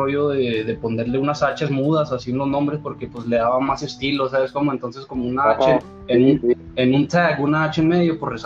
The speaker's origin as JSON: {"language": "Spanish", "town": "Ciudad Juárez", "region": "Chihuahua", "country": "Mexico", "tie": "born or raised there", "also_born_or_lived": "El Paso, United States", "said": "Yo nací en El Paso, Texas, pero mis papás son de Juárez y ahí fue donde, allá es donde está mi barrio, allá es donde yo crecí"}